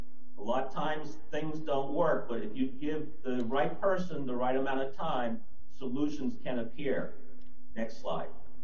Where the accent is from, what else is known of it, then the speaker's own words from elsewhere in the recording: Florida, United States; I'm from South Florida, however, I was one of the architects who originally worked with IT&T on this project back in the early 80s.